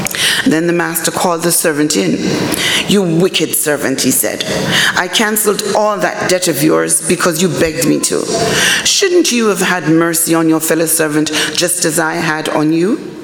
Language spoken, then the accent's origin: English; London, United Kingdom; also born or lived in Jamaica; I grew up in London. I was born in Jamaica